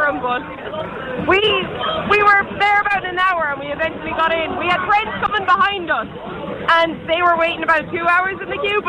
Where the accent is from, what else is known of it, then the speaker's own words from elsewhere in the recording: Roscommon, Connacht, Ireland; Bear in mind, I am from Roscommon